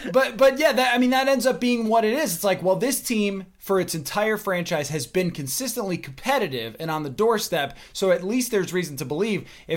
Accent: Buffalo, New York, United States; I don't. No. I grew up in Buffalo, New York

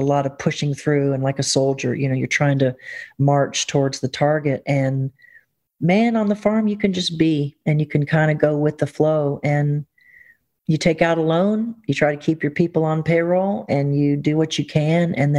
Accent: the South, United States; And being a Southerner, we just have an ability.

